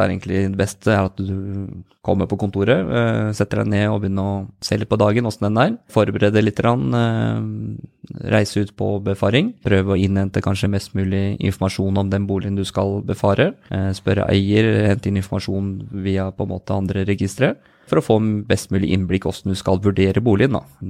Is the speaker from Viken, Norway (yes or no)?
yes; Spydeberg, Viken, Norway; Jeg vokste opp I Mørk I Spydberg.